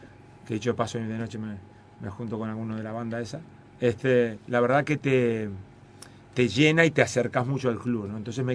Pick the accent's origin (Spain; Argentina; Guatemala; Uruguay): Uruguay; nos representa como uruguayos.